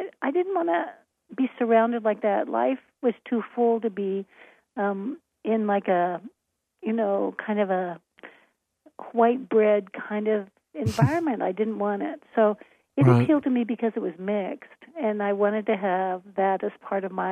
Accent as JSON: {"language": "English", "region": "Maryland", "country": "United States", "tie": "born or raised there", "said": "I grew up in Maryland, which really did kind of focus its energy on being Southern, even though it was above the, you know, the Mason-Dixon line."}